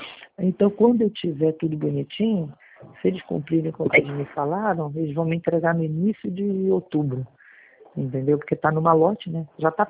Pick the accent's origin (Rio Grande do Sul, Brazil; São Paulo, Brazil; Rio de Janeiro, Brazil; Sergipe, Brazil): Rio de Janeiro, Brazil; Eu sou carioca